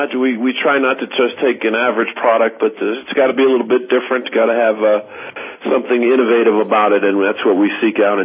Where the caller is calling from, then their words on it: Colorado, United States; I'm speaking actually from Colorado.